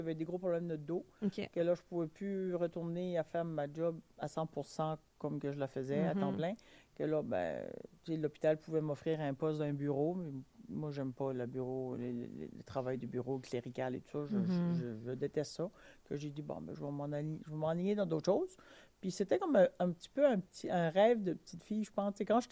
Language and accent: French; New Brunswick, Canada; accent: New Brunswick; now in Baie-Saint-Paul, Canada; Non, je viens du Nouveau-Brunswick. Ça fait 21 ans que je suis établie à Baie-Saint-Paul. Puis, c'est ça. Moi, je viens du Nouveau-Brunswick en Acadie.